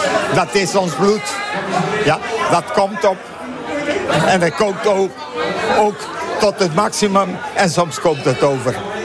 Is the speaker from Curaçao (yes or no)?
yes; Curaçao; onze eiland is net zo groot als Zeeuws-Vlaanderen